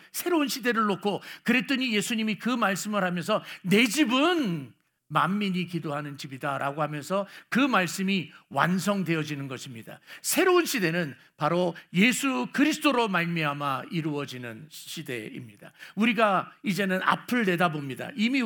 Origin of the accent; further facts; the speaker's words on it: South Korea; 한국 사람인데, 유대인도 아닌데. 근데 우리는 한국 사람으로서 예수 그리스도를 믿으면서